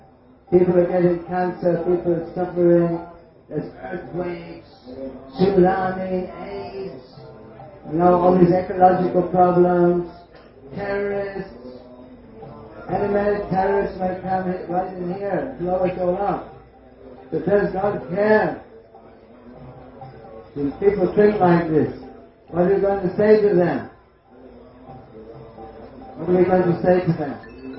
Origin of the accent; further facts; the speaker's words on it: England, United Kingdom; born there; I was born in England, and my father was a staunch disbeliever.